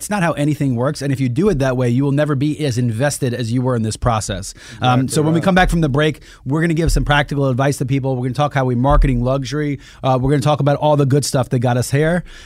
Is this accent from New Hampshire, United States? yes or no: no; New York City, New York, United States; So I grew up in New York City, and my parents lived in Long Island